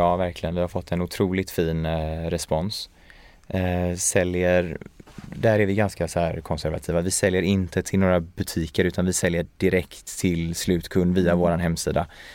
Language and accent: Swedish; Sweden; Jag är ju uppvuxen i Sverige liksom.